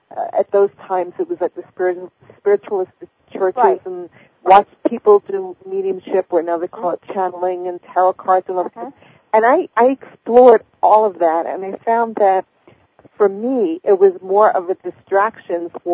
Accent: New York City, New York, United States; I was born and raised in New York City. I come from a large Italian family and Roman Catholic background where this intuition stuff doesn't fit.

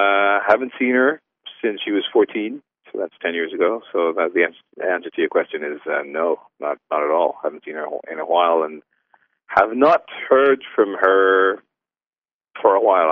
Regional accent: Jamaica; now in Japan; because I'm coming from Jamaica, where women are quite aggressive and assertive and strong.

